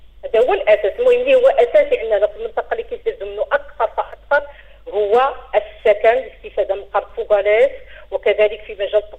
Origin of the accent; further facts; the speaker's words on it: Al Hoceima, Tanger-Tetouan-Al Hoceima, Morocco; هذه معروفة عندنا في الحسيمة لأن العقار غالي بزاف